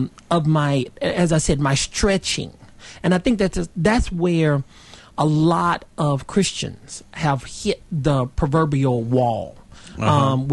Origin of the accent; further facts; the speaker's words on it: North Carolina, United States; Well, I grew up in Wilkes County, which is in the foothills of North Carolina. Grew up Baptist, was saved when I was 10 years old.